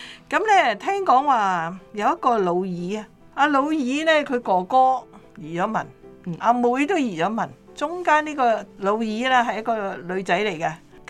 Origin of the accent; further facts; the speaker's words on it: Guangdong, China; 我们广东人呢就有一句说话，佛都有火。